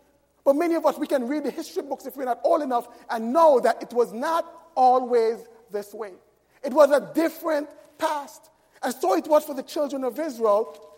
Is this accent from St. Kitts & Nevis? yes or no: yes; Nevis, St. Kitts & Nevis; I can recall as a child growing up in Nevis when we had vacation Bible school teams who would come to our islands